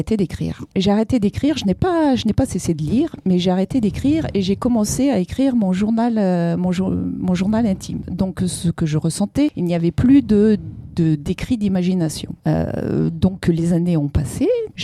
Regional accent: Nouvelle-Aquitaine, France; Je viens de la Charente-Maritime.

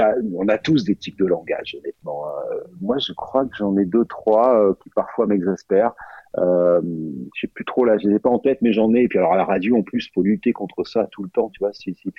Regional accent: Blaye, Nouvelle-Aquitaine, France; born there; je suis né à Blaye-Blaye, mais je ne sais pas si ça se dit, ça. C'est en Gironde

